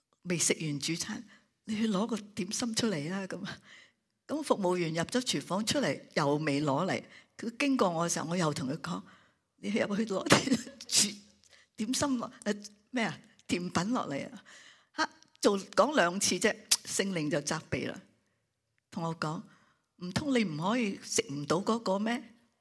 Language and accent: Cantonese; China; 这些我们中国人 很正的